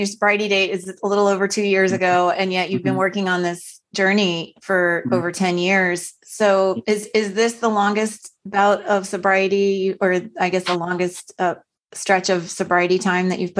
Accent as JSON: {"language": "English", "town": "Leesburg", "region": "Virginia", "country": "United States", "said": "from Leesburg, Virginia."}